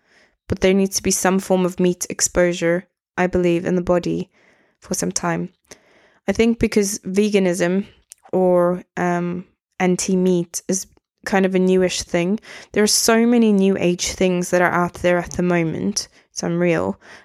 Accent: South Africa; I'm from South Africa

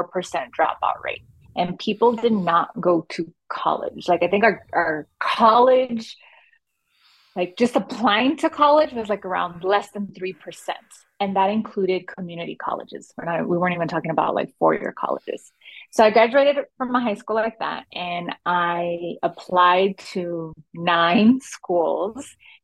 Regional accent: Los Angeles, California, United States; I am a queer Mexican American. I grew up in Los Angeles with a single mother, but I was supported or like raised a lot by my grandparents.

